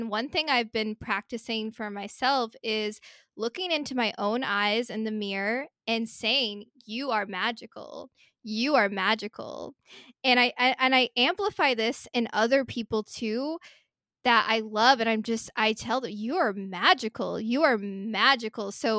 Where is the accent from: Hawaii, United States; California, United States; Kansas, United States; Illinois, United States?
Hawaii, United States; so when I was really, really little, I grew up in Hawaii, and we had this huge picture of a blue whale, my parents did.